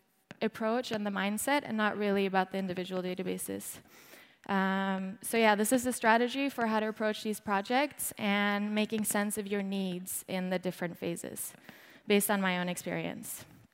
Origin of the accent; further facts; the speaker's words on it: Norway; also born or lived in California; now in Berlin, Germany; I'm from Norway originally. I went to a university in California. I did a bachelor in something called Symbolic Systems at Stanford. And I moved to Berlin in 2015. I've lived there for 3 years now.